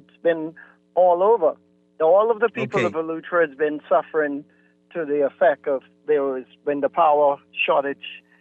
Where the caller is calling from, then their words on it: North Eleuthera, Bahamas; I'm calling from North Eleuthera.